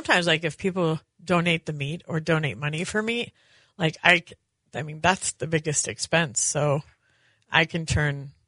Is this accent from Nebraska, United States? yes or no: yes; Nebraska, United States; and like I'm from Nebraska, so it snows there in October also.